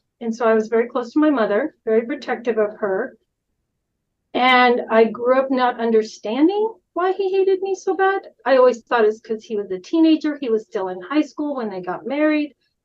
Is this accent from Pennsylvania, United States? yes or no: no; Colorado, United States; I am the oldest of four girls. I grew up in Northern Colorado on a farm.